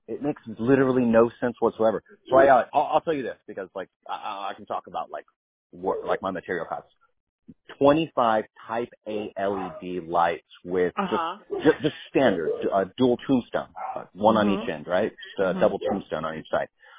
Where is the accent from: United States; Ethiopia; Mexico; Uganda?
United States; the South; I'm from the South, baby. We cornbread set out there.